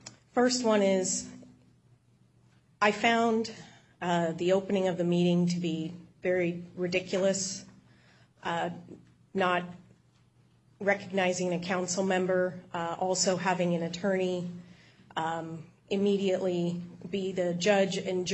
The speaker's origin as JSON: {"language": "English", "town": "Black Diamond", "region": "Washington", "country": "United States", "tie": "born or raised there", "said": "And I'm from Bellevue, and I was born and raised in Black Diamond, and I thank the council for the opportunity to address you tonight."}